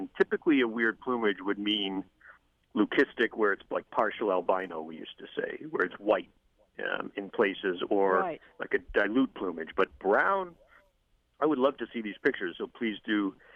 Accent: Brockton, Massachusetts, United States; I do this Taunton Middleborough one, which is relatively close to where I grew up in Brockton.

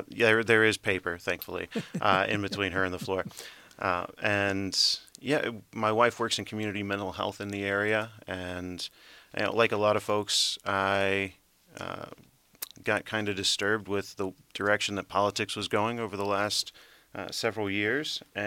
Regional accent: South Carolina, United States; now in Spokane, United States; I grew up in South Carolina in the Hill Country, not far from the Appalachians, just as we sit in the shadow of the Rockies here. Very agricultural area

